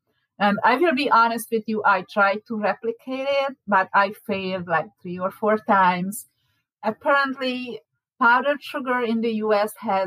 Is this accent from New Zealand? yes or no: no; Hungary; I'm from Hungary. We didn't grow up with the peanut butter.